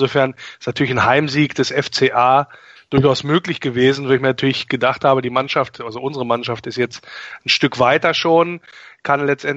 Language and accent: German; Wolfsburg, Lower Saxony, Germany; born there; moved away; denn ich bin gebürtiger Wolfsburger und bin dann kurioserweise genau vor 20 Jahren im Moment des Aufstiegs in die erste Liga sozusagen abgestiegen bzw. umgezogen, tief in den Westen, ins Ausland, also ins Rheinland.